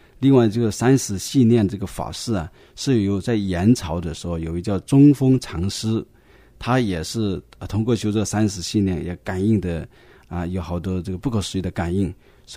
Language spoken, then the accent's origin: Chinese; China; 因为清明节呢是我们中国人怀念过去亲友的这个传统节日啊